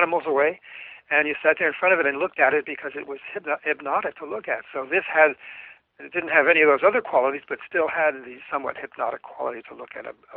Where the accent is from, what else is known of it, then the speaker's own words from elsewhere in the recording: New Jersey, United States; born there; now in New York, United States; I live in New York. I was born in New Jersey